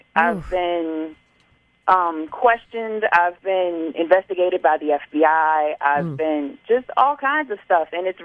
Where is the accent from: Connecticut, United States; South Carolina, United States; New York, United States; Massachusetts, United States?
South Carolina, United States; I am from South Carolina, but I am a Muslim woman who wears a veil